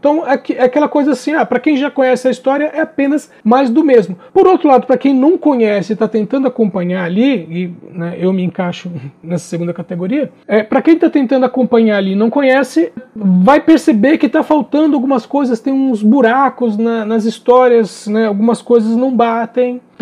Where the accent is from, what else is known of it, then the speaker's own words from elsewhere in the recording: Brazil; Lógico, a gente aqui, enquanto brasileiro, falando disso.